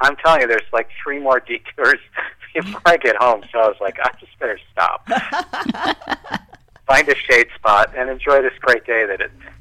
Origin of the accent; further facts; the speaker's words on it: Iowa City, Iowa, United States; I grew up in Iowa City, so I suppose you could say North Liberty, Johnson County, Iowa, for a large majority of my 51 years.